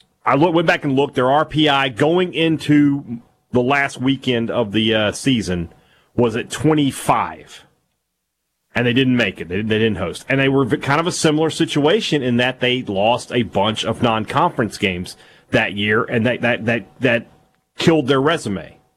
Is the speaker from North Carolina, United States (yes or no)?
no; Vicksburg, Mississippi, United States; Vicksburg Convention and Visitors Bureau, my hometown. We'll be telling you throughout the show about some of the great things going on in Vicksburg, Mississippi.